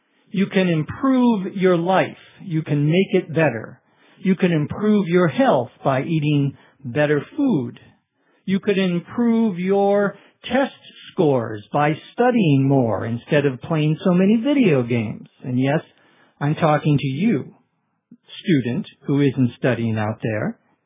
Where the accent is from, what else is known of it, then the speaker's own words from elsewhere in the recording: Minnesota, United States; including Cass County in my home state of Minnesota.